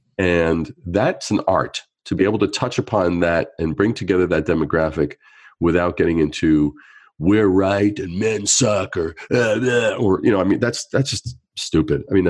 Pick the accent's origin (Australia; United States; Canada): Canada; because I'm Canadian.